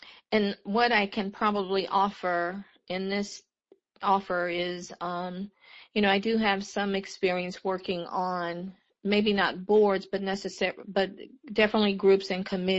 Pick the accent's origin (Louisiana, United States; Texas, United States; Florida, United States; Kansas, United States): Louisiana, United States; I'm from Louisiana